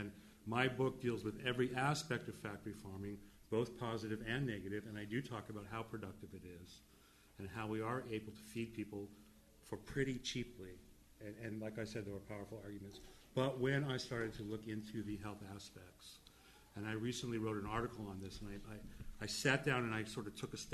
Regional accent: Brooklyn, New York, United States; I'm a guy from Brooklyn. What do I know about farming, right?

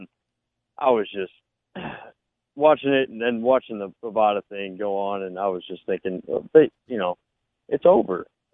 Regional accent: St. Louis, Missouri, United States; I'm from St. Louis. I just go to school down here.

